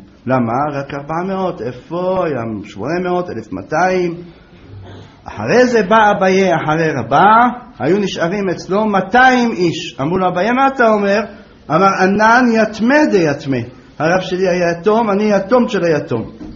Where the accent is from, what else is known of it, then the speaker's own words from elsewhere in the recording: Jerusalem, Jerusalem District, Israel; בתור ילד אני זוכר בירושלים.